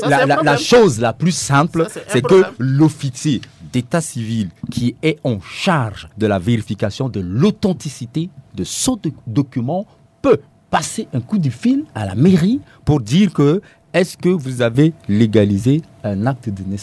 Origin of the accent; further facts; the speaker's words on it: Kaga-Bandoro, Nana-Grébizi, Central African Republic; born there; même moi qui vous parle, je suis né en 1969, mon acte de naissance tient sur une demi-page de papier. Je suis né à Kagabandoro, justement.